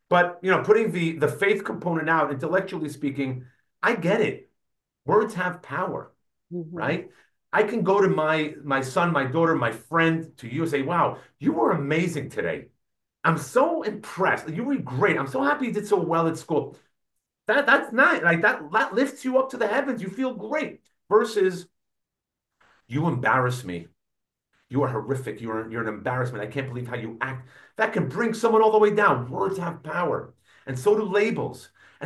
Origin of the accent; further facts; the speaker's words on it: New York, United States; I was born and raised in New York, right? And I lived in a neighborhood.